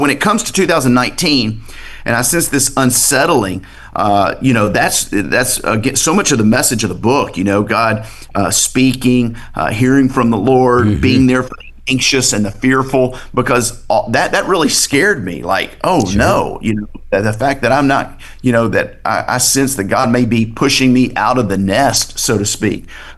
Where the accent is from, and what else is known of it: Bossier City, Louisiana, United States; born or raised there